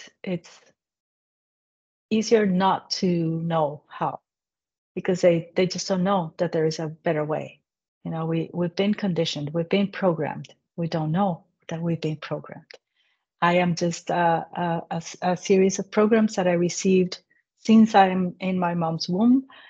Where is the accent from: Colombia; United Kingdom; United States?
Colombia; I am from Colombia and I was living there